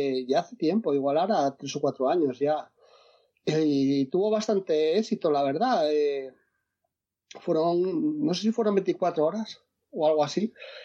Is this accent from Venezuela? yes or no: no; Asturias, Spain; yo soy de Asturias